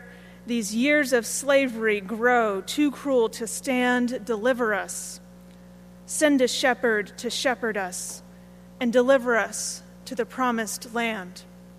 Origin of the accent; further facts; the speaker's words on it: Texas, United States; which is part of the quirkiness of being a Texan that I carry with me.